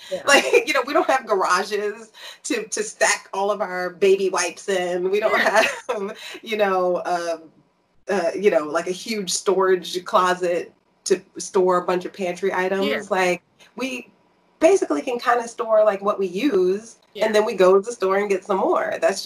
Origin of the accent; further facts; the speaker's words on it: Virginia, United States; Like, you know, I'm from Virginia, so my family is down there